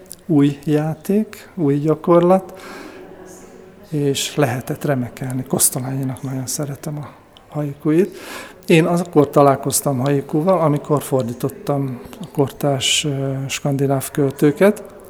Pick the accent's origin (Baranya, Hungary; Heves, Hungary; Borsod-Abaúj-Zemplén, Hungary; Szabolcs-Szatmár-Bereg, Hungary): Szabolcs-Szatmár-Bereg, Hungary; Nyíregyháza; nyíregyháziak vagyunk, földiek vagyunk, nem egyhitűek, mert én evangélikus vagyok